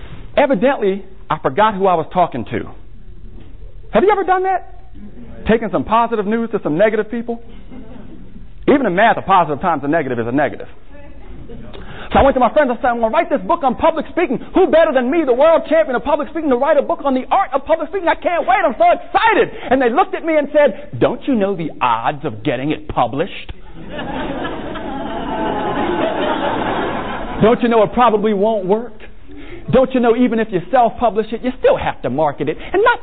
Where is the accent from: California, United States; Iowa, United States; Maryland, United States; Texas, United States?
Maryland, United States; I'm from Maryland. We're known for what?